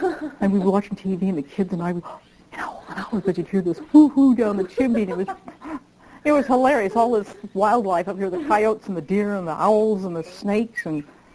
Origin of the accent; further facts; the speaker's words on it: Fort Lewis, Washington, United States; born there; I was born in Fort Lewis, Washington.